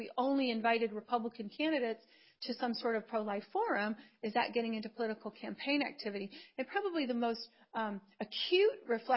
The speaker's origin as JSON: {"language": "English", "town": "Chicago", "region": "Illinois", "country": "United States", "tie": "born or raised there", "said": "Christian Legal Society in my hometown, Chicago"}